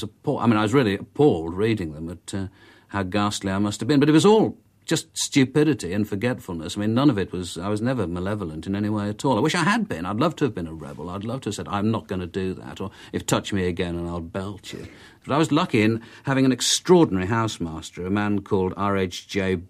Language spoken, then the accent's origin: English; Liverpool, North West England, United Kingdom; So I phoned him up and said that I was from Liverpool, and he immediately put me on the air, and we talked a bit about Liverpool